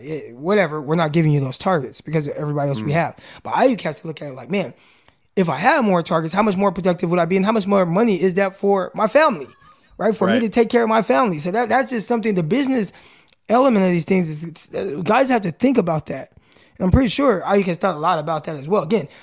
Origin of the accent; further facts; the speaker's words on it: Stockton, California, United States; So you know, I'm from Stockton.